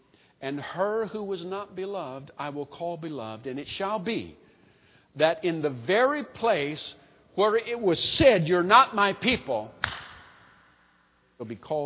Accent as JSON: {"language": "English", "region": "Texas", "country": "United States", "tie": "born there", "said": "I was born in Texas, so it gives me standing."}